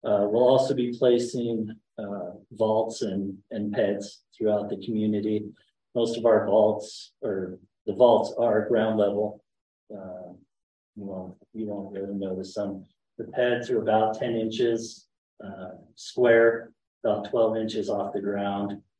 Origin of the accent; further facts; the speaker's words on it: Hatch, United States; I'm from Hatch, and it was nice when we got our internet, our 1 gig put in.